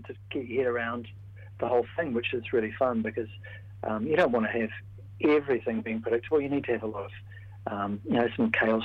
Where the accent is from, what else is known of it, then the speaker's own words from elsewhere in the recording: Dunedin, Otago, New Zealand; Andrew grew up in Auckland, I grew up in Dunedin.